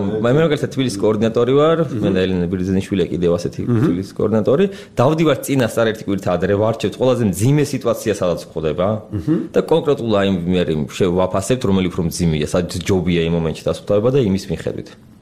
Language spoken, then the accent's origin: Georgian; Tbilisi, Georgia; born there